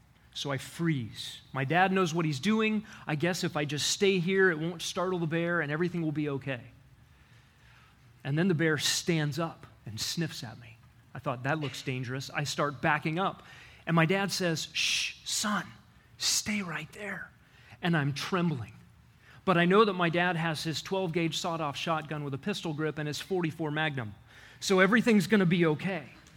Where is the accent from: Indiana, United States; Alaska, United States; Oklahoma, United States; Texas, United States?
Alaska, United States; My elementary school years, I grew up in Alaska, and I was afraid of three things.